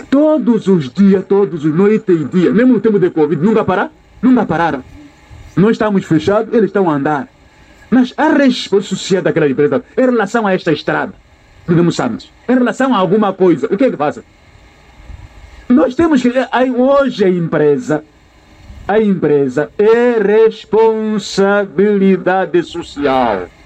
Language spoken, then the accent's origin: Portuguese; Mozambique; mas eu sou de Moçambique, não sei quem entregar peixe.